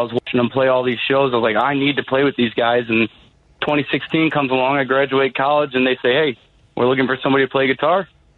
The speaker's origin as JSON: {"language": "English", "region": "Illinois", "country": "United States", "tie": "born or raised there", "said": "So I grew up in the hometown, and my hometown was DeSantis, Illinois, just the northwest suburb of Chicago. You know, just a little blue collar town."}